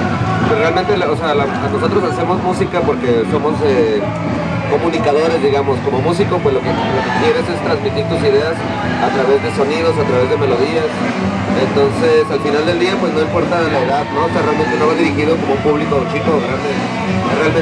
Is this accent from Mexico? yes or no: yes; Tijuana, Baja California, Mexico; Nosotros como músicos, pues bueno, venimos de Tijuana, que también ha tenido su situación.